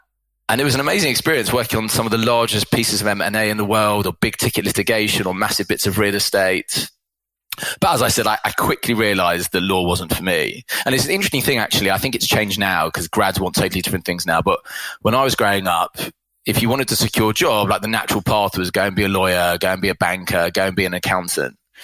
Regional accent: London, United Kingdom; So I grew up in London and have lived in the UK my whole life.

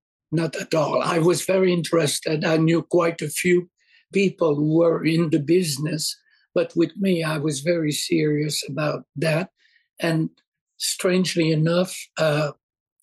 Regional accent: Quebec City, Quebec, Canada; born there; I'm French Canadian. I was born in Quebec City.

